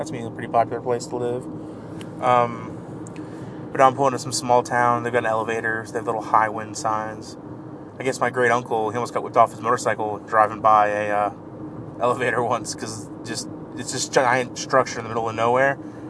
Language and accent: English; Kansas, United States; I always tell people I'm from Kansas. I was born here